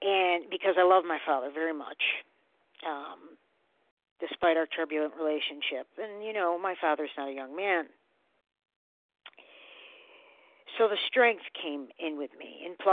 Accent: Syracuse, New York, United States; accent: Syracuse; I'm 42, from Syracuse, New York, and you can tell in my accent, Syracuse.

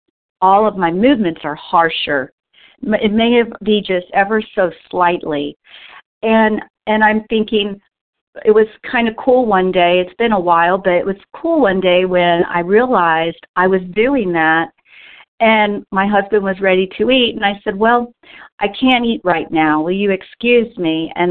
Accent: Texas, United States; I'm from Texas.

